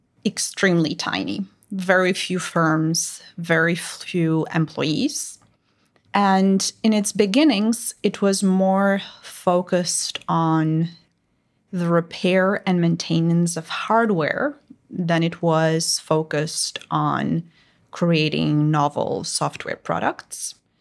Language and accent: English; Romania; I was growing up in this stage of my education in the early 2000s, and there was this sense that computer science is the future.